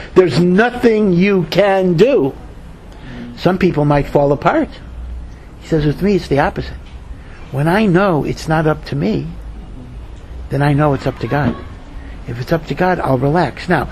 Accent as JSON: {"language": "English", "country": "United States", "said": "as an American, you know, my netiya would be, you know, optimism, you know."}